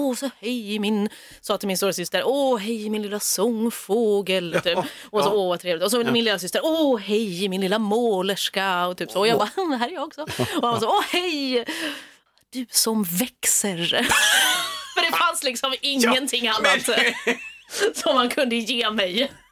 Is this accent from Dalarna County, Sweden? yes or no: no; Stockholm, Stockholm County, Sweden; Jag är ju stockholmare, så jag säger Järvsö.